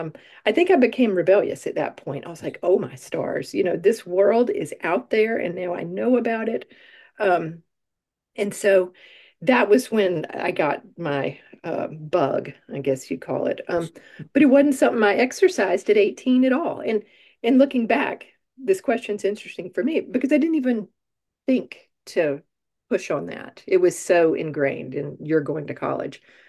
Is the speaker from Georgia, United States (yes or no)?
yes; Georgia, United States; I grew up in the Deep South. I grew up in Georgia, right on the Florida line, in a small town, and this was in the mid-80s when I was 18.